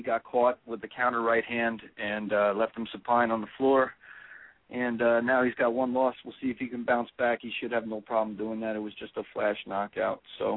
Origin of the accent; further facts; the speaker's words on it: Long Island, New York, United States; I'm from Long Island, New York.